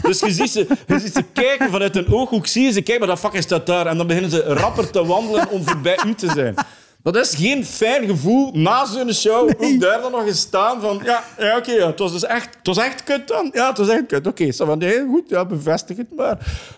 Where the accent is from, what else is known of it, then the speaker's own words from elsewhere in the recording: East Flanders, Belgium; accent: East Flemish; Want ik ben een Oost-Vlaming, dus West-Vlaanderen en Oost-Vlaanderen is eigenlijk gewoon mijn grootste speelvijver. Ook gewoon omdat mijn accent het nauwste aansluit.